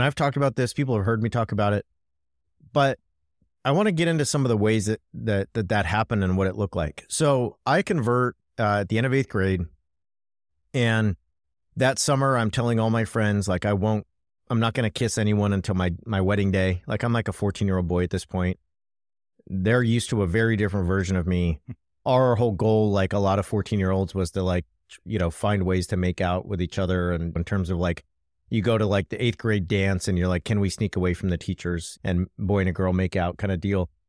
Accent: California, United States; I grew up in California, and I know I've talked about this so many times on the show, but where I grew up was deeply conservative politically and also religiously.

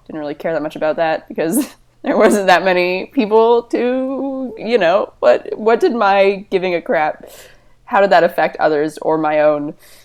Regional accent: Washington, United States; Yeah, I'm from a forest in South Snohomish County, kind of over by Malt

